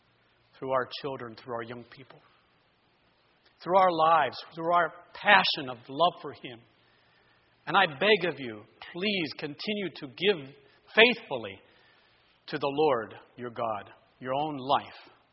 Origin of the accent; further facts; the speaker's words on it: Aliquippa, Pennsylvania, United States; My wife and I are both from Western Pennsylvania. I'm from Aliquippa.